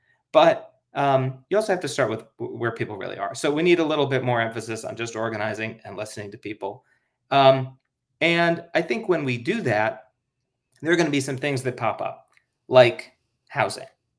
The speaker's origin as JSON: {"language": "English", "region": "Minnesota", "country": "United States", "said": "Look, I'm from Minnesota."}